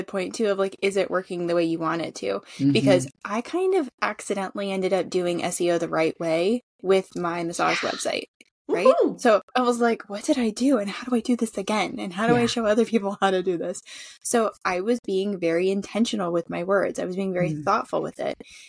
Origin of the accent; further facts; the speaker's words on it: North Carolina, United States; I'm from North Carolina.